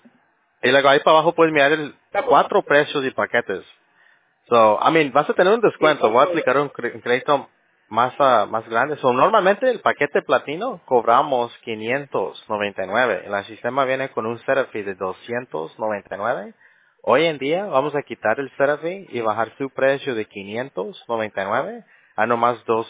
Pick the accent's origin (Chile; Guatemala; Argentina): Guatemala; yo soy Chapín, yo soy guatemalteco, claro, claro que sí.